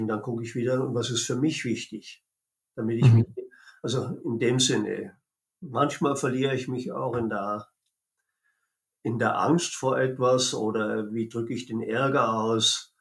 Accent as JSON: {"language": "German", "region": "Baden-Württemberg", "country": "Germany", "said": "Und ich als Schwabe sage"}